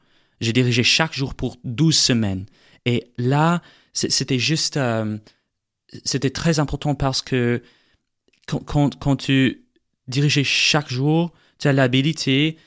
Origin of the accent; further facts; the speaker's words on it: Missouri, United States; born there; French is a second language; oui, je suis américain, je suis né à Missouri, à les États-Unis.